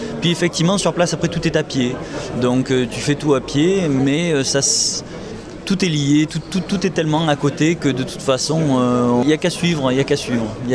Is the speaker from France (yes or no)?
yes; France; Et dès qu'on dit qu'on est français, alors là, c'est formidable.